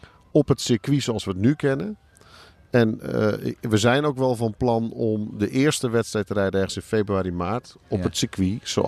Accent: Netherlands; Daar zijn we als Nederlanders natuurlijk helemaal geen moeite mee. Dat doen we het hele jaar.

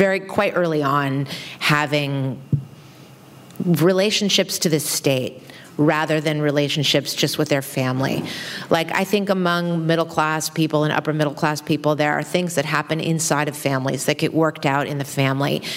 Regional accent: San Francisco, California, United States; And I grew up in San Francisco in the same neighborhood where I have my narrator, where she's from, where she grew up.

